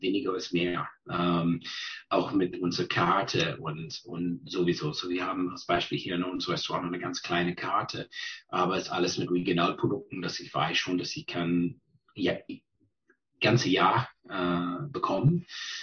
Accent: British Columbia, Canada; German is a second language; moved away; Ja, ich bin geboren in British Columbia, groß geworden auf Vancouver Island, da studiert, habe mein Gymnasium gemacht, Abitur und dann studiert.

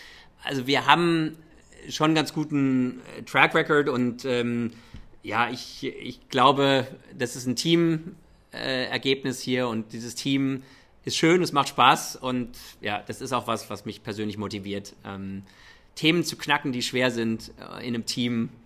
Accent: Germany; German is a second language; also born or lived in United States; Ich bin beides, ich bin Deutscher und Amerikaner. Ich habe lange in den USA gelebt und ich liebe kulturelle Umfelder und jetzt, ich spreche kaum Deutsch. Zu Hause wird bei uns Englisch gesprochen

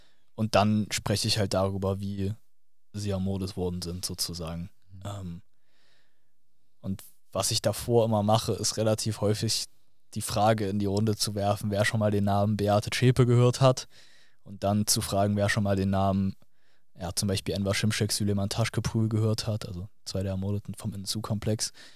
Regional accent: Zwickau, Saxony, Germany; dass ich aus meiner Jugend in Zwickau erzähle

